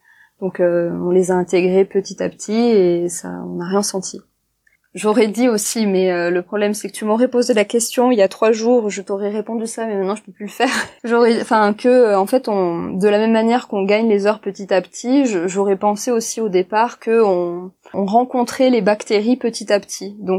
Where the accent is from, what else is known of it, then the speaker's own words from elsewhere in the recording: France; on ne nous laisse que 30 jours en tant que Français.